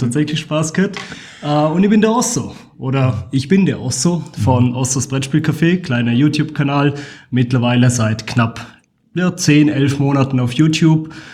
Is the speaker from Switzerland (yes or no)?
no; Vorarlberg, Austria; accent: Alemannic; Ich bin ein Vorarlberger, jawohl.